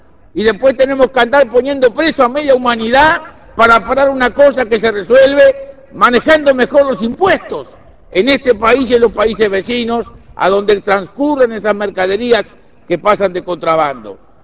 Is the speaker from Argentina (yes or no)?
no; Uruguay; como uruguayo estoy orgulloso